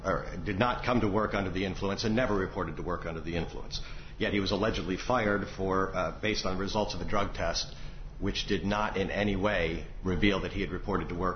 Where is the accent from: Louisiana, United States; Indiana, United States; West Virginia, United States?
Indiana, United States; Fort Wayne; I'm from Fort Wayne, Indiana